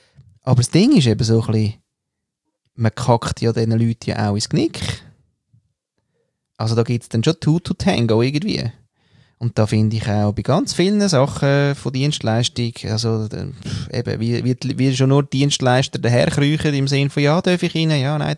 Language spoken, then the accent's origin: German; Austria; Was soll ich dir da als Österreicher sagen?